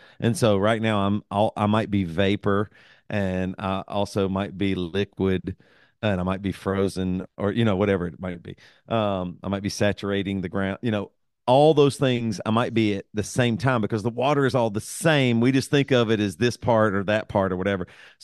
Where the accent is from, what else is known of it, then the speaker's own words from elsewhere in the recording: the South, United States; I eat grits because I'm from the South and I wouldn't have liked them if I wasn't from the South or something. I'm in America. Christianity was just pushed on me in the Southern Bible Belt.